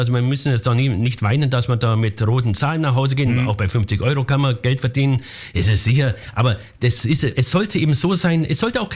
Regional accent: Bavaria, Germany; Ich komme ja aus Bayern

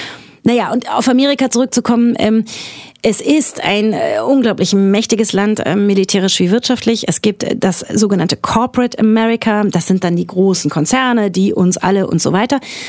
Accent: Frankfurt am Main, Hesse, Germany; Ich komme eben aus Frankfurt am Main und habe da studiert

